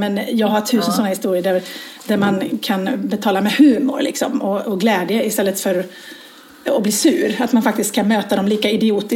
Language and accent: Swedish; Borås, Västra Götaland County, Sweden; Jag är från Borås, jag är bonde.